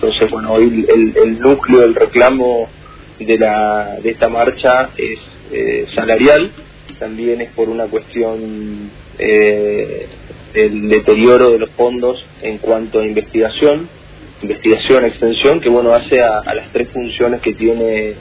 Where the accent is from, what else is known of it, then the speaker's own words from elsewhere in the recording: Argentina; el beneficio que hemos tenido nosotros, ¿no?, como ciudadanos argentinos